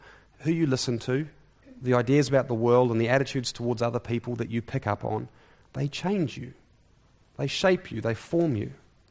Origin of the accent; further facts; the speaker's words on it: Wellington, New Zealand; born there; Sorry, I was born in Wellington.